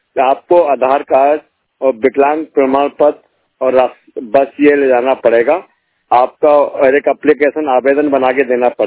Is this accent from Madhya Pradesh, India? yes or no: yes; Chhindwara, Madhya Pradesh, India; Hello, मैं जिला छिंदवाड़ा का रहने वाला हूँ, मध्य प्रदेश … मैं 100% ब्लाइंड।